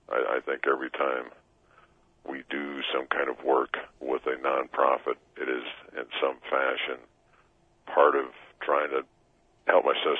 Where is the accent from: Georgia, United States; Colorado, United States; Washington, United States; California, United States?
Colorado, United States; Denver; I grew up in Denver. I grew up in Denver, in a little Dutch community here in South Denver.